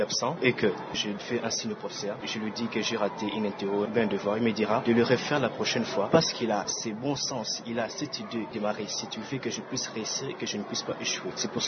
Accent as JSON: {"language": "French", "town": "Bandundu", "region": "Kwilu", "country": "DR Congo", "said": "Je venais de la ville de Bandundu. Et puis, parce que mon père était en mutation, à la fin de la mutation, nous sommes venus à Kinshasa."}